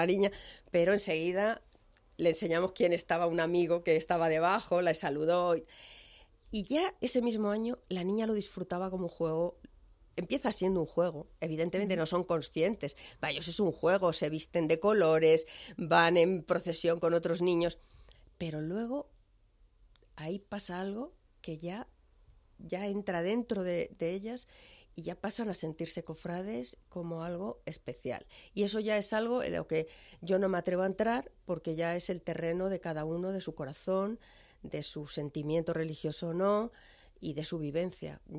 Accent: Valladolid, Castile and León, Spain; also born or lived in Ponferrada; yo me siento muy vallisoletana, es donde tengo las raíces. Yo nací en Ponferrada, provincia de León, pero a los 6 años la familia volvió al sitio de las raíces, que es Valladolid, de donde todos mis ancestros vienen de ahí.

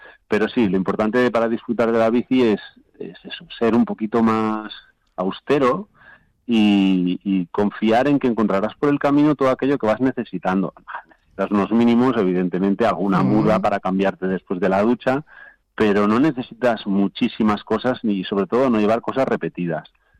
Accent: Barcelona, Catalonia, Spain; que yo nací en Barcelona, he vivido hasta hace muy poco allí

